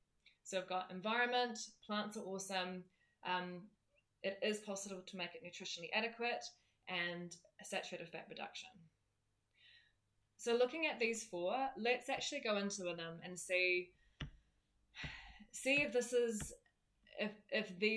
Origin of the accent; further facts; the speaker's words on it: New Zealand; So as a New Zealander, we actually have really good access to grass-fed beef